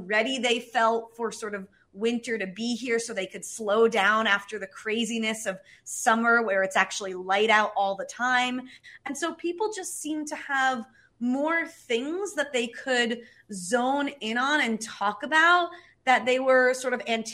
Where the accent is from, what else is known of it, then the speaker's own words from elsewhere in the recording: New Jersey, United States; moved away as an adult; So I'm originally from New Jersey, from the Jersey Shore, where, you know, we care a lot about summer. And I moved to northern Norway to a city called Tromsø